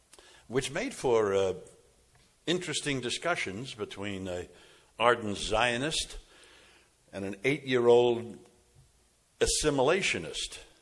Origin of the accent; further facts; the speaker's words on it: Bronx, New York, United States; born there; I was born in the Bronx, New York, a long, long time ago. I come from a Jewish family, not particularly religious, not particularly secular, kind of halfway in there.